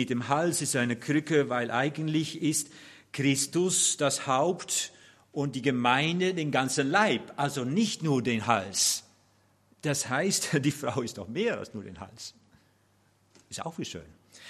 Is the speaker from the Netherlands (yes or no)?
yes; Netherlands; German is a second language; nicht allein als Mann, sondern auch als Holländer. Wir haben eine andere Art und sprechen die Dinge so manchmal etwas komisch